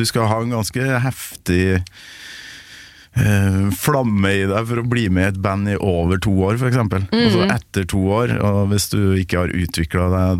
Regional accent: Kolvereid, Trøndelag, Norway; for selv om Kolvered der jeg kommer fra veldig mye mindre 1500-2000 innbyggere

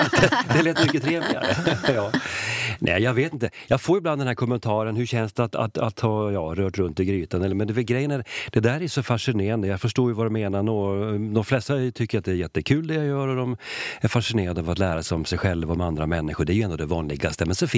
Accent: Sweden; Jag är ju svensk.

